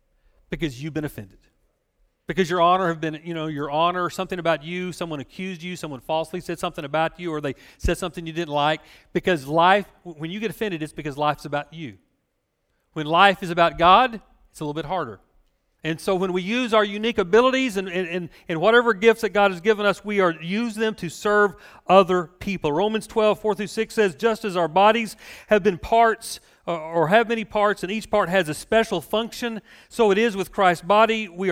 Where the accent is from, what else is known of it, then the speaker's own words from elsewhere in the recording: United States; born there; I was born here in America.